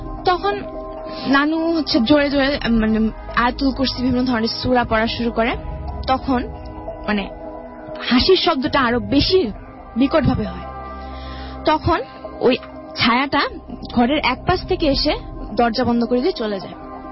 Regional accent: Savar, Dhaka Division, Bangladesh; আমি সাভার থেকে আসছি।

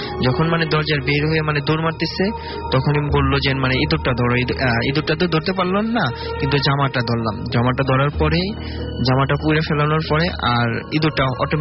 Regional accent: Manikganj, Dhaka Division, Bangladesh; মানিকগঞ্জ থেকে এসেছি।

